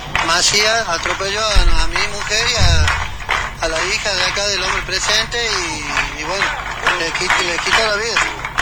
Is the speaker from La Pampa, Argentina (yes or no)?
no; Montero, Tucumán, Argentina; Criado y nacido aquí en Montero